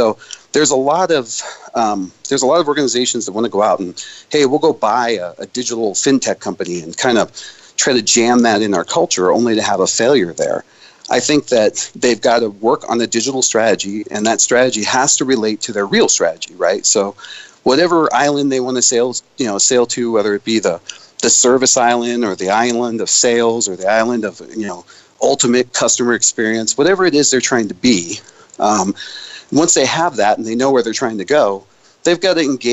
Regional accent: Tampa, Florida, United States; Yeah, I grew up in Tampa, so.

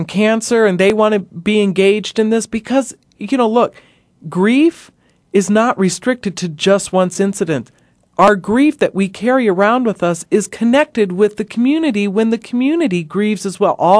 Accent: South Dakota, United States; I come from the Dakotas, the Great Mountains, the Black Hills of South Dakota.

